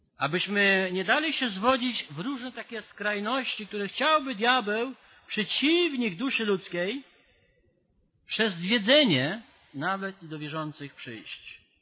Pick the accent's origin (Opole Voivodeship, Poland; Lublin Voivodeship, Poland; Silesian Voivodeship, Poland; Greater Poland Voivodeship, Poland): Lublin Voivodeship, Poland; my z Lubelskiego, że warszawiacy to są warszawiacy.